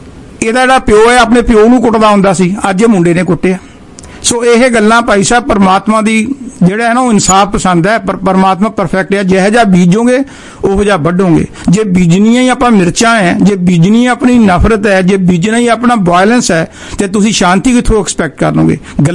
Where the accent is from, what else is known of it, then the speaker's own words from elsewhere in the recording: Barnala, Punjab, India; ਮੈਂ ਬਰਨਾਲੇ ਸ਼ਹਿਰ ਤੋਂ ਹਾਂ